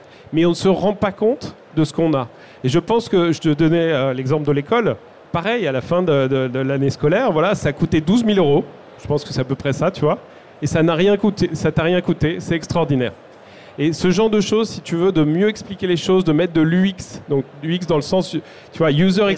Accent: France

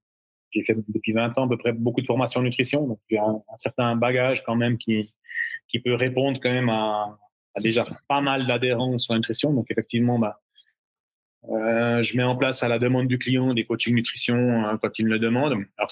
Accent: Switzerland; tu prends chez nous en Suisse la moyenne d'un. d'entrepreneur, c'est entre 120 et 130 francs l'heure

